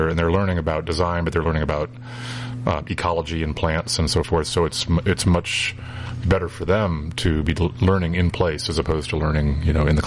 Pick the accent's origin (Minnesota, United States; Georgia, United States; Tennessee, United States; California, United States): Georgia, United States; which is to go down to my part of the country where I grew up, which is southeast. I'm from Georgia.